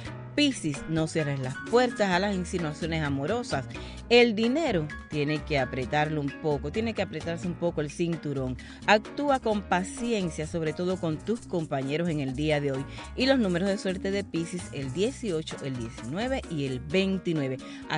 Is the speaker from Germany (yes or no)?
no; Holguín, Cuba; que soy cubana. Señores, no 100% porque tengo mezcla, pero soy cubana, holguinera.